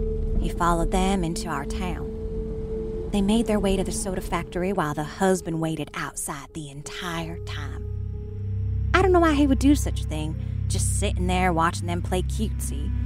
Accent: Walden, Tennessee, United States; I'm from Walden, Tennessee. Most of y'all probably don't know where that is, but that's all right.

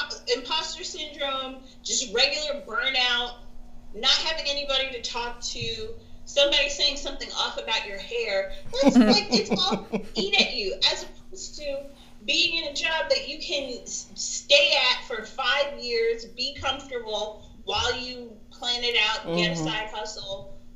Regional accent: Staten Island, New York, United States; I'm not going to say faking, because I'm from Staten Island.

